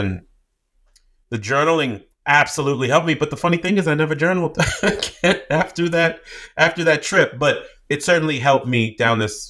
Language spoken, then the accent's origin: English; Boston, Massachusetts, United States; How come I grew up in Boston and no one told me that I could have feelings like this?